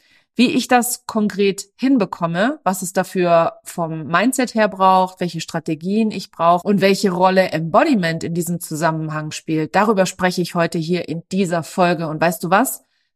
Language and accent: German; Germany; weil ich bin mehr oder minder in Diskotheken groß geworden. Meine Eltern hatten ganz viele großartig laufende Diskotheken im Südwesten von Deutschland